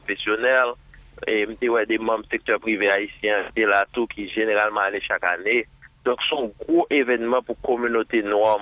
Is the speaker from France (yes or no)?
no; Haiti; façon que nous Haïti en tant qu'Haïtien, l'autre monde même sur Haïti, c'est dangereux, on ne peut pas voir Haïti comme ça.